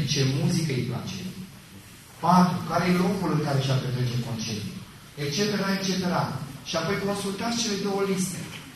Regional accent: Târgu Ocna, Bacău County, Romania; also born or lived in Onești; eu sunt din Târgu Ocna, acolo am trăit copilăria, m-am născut în Onești și apoi când am crescut, în clasa a 5-a, m-am mutat în Onești. Într-un loc, acolo am crescut, un orășel liniștit, frumos

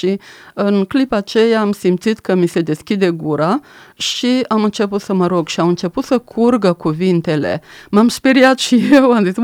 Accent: Mlenăuți, Botoșani County, Romania; În județul Botoșani, în satul Mlenăuți, am iubit foarte mult, am avut o copilărie extraordinar de binecuvântată.

